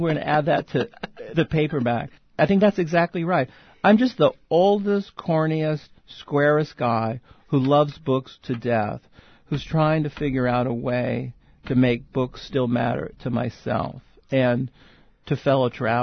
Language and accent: English; California, United States; that mythical Berkeley station that I grew up with, or something like that, because I grew up in the Bay Area.